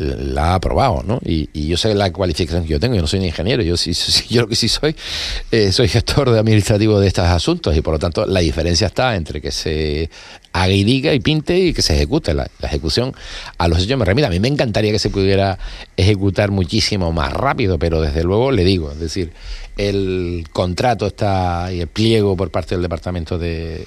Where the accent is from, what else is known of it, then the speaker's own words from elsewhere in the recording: Fuerteventura, Canary Islands, Spain; Yo como soy de Fuerteventura, no la he encargado.